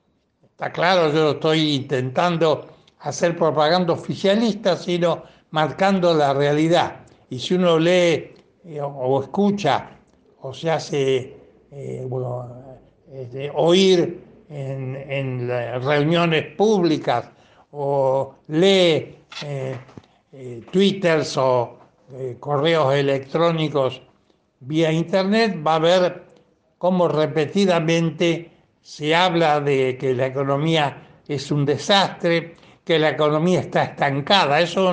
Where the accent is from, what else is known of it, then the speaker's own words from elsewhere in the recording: Santa Fe, Argentina; born there; que abarca a las empresas industriales localizadas en mi provincia natal